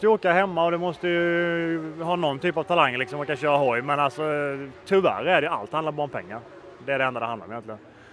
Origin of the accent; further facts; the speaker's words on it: Sweden; Det är ju tyvärr som svensk är det väldigt svårt att nå hela vägen ut.